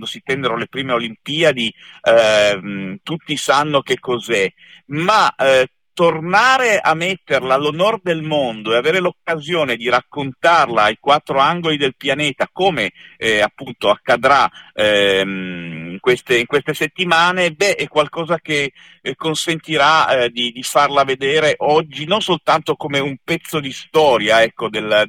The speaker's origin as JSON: {"language": "Italian", "town": "Turin", "region": "Piedmont", "country": "Italy", "said": "Lo dico da torinese, pur essendo spesso critico della mia città."}